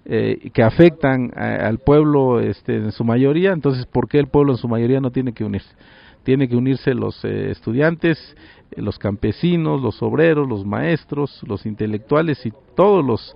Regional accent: Mexico; como mexicanos, como ciudadanos

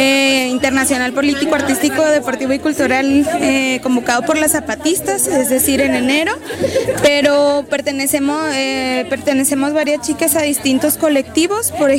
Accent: Ciudad Juárez, Chihuahua, Mexico; Soy de Ciudad Juárez, Chihuahua.

